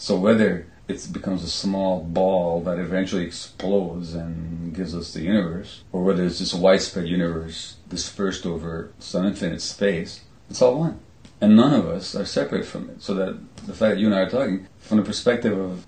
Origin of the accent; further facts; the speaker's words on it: Hungary; growing up in Hungary, under an official communist ideology